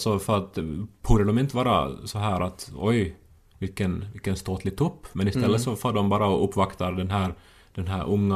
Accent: Pedersöre, Ostrobothnia, Finland; Eller är det liksom en sån här pinsam identitetsmarkör att jag är från Pedersöre?

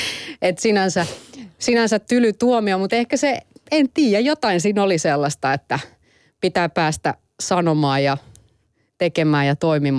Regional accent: Jyväskylä, Central Finland, Finland; now in Helsinki, Finland; kyllä mä oon jyväskyläläinen. Kyllä mä oon aika landepaukku. Mä huomaan, mä asun ihan Helsingin keskustassa nykyään, mutta musta virtaa semmoinen. Mä oon silleen, että mä oon tämmöinen epäilyttävä töölöläinen, että en mä kuulu tänne.

